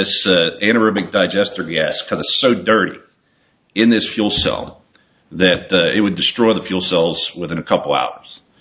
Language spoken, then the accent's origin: English; Pennsylvania, United States; I grew up in Western Pennsylvania, having a lot of natural gas pieces